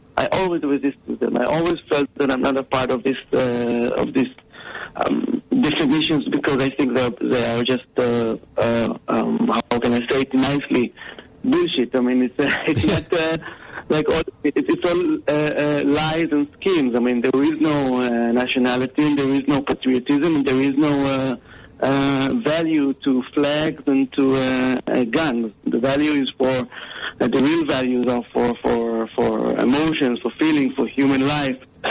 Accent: Ra'anana, Central District, Israel; English is a second language; I was born and raised in Israel in a little city called Ra'anana, which is a very I would say very white, clean, very maturistic, patriotic city.

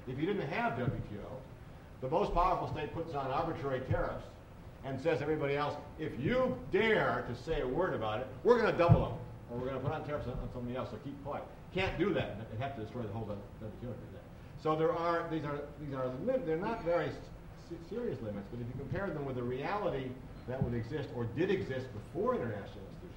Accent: United States; It doesn't bother me at all as an American that people who don't share common values oppose us.

